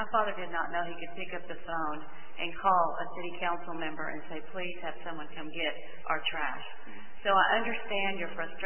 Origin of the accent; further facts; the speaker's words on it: Dallas, Texas, United States; I grew up in Dallas. I was born and raised here.